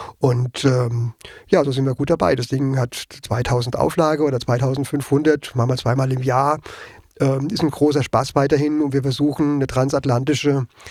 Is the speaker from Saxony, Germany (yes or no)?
no; Frankenthal, Rhineland-Palatinate, Germany; Also ich bin ja in Frankenthal groß geworden